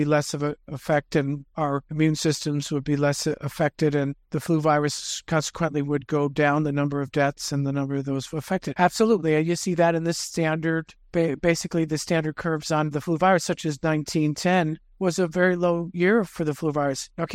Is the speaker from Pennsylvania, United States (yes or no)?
yes; Pennsylvania, United States; I came from Pennsylvania. I didn't go out that much during the winter. It was too dang cold out.